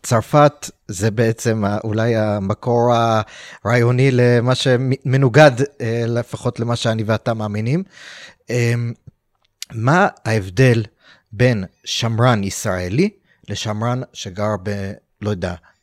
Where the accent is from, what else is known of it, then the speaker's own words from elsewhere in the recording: United States; now in Israel; גדלתי בארצות הברית, ואמא שלי נולדה פה.